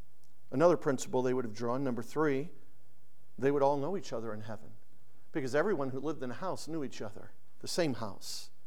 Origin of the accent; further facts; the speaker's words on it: Connecticut, United States; Because I grew up in Connecticut. We knew about Newport and all the mansions.